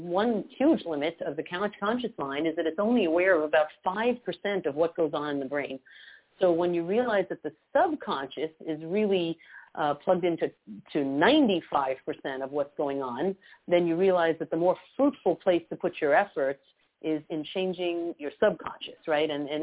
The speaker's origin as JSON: {"language": "English", "country": "United States", "moved": "yes", "lives_now": "Montreal, Canada", "said": "I'm American, but I've been living here for over 20 years"}